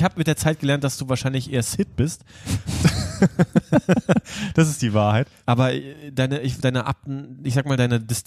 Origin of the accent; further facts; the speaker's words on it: Berlin, Germany; vor allem mich als Berliner Jung, Ostbrandenburgischer.